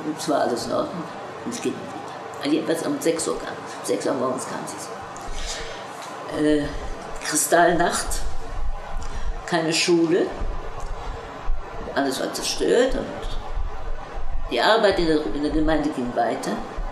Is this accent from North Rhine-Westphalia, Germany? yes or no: yes; Cologne, North Rhine-Westphalia, Germany; born there; Ich kam aus einem Ostjudenhaus in Deutschland. Ich bin zwar in Köln geboren, Köln-Klettenberg